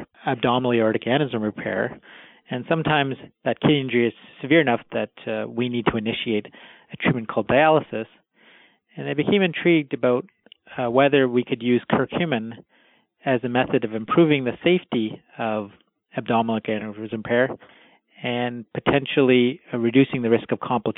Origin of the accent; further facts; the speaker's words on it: Canada; born there; I was born in Canada, but my parents have an Indian background.